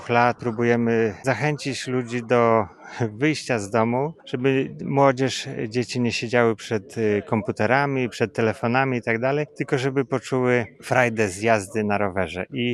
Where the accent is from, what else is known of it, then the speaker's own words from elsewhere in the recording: Mikołajki Pomorskie, Pomeranian Voivodeship, Poland; Przyjechałem na rajd rowerowy z Mikołajek Pomorskich, z grupą 6 osób